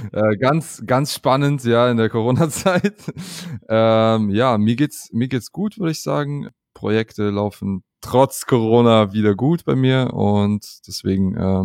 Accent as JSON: {"language": "German", "region": "Southern Germany", "country": "Germany", "tie": "born there", "said": "Ich bin Deutscher mit Migrationshintergrund. Meine Eltern kommen aus Kasachstan. Ich bin aber im Süden geboren, in Süddeutschland."}